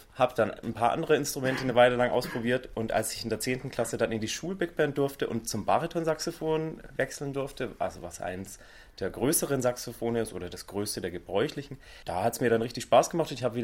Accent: Bavaria, Germany; Und bin geboren und aufgewachsen bei Nürnberg.

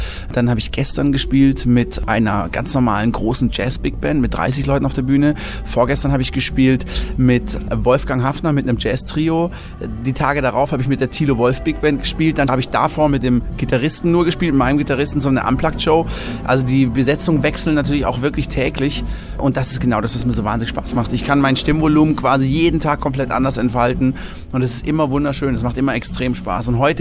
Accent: Krenkingen, Baden-Württemberg, Germany; Also ich bin ja in Krenking aufgewachsen, in einem ganz kleinen Örtchen mitten im Schwarzwald.

